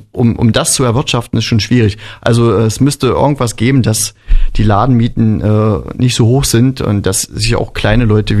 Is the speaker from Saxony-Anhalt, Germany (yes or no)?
yes; Wernigerode, Saxony-Anhalt, Germany; Ja, ich sehe es ja, ich komme ja aus Wernigerode, ich sehe es ja, wie es dort läuft.